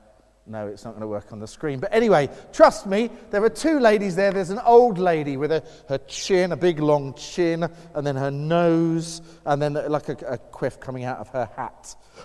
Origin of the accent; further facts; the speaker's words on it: East of England, United Kingdom; when I was growing up in Essex, the first ever kind of opportunities I got to preach were in my home church.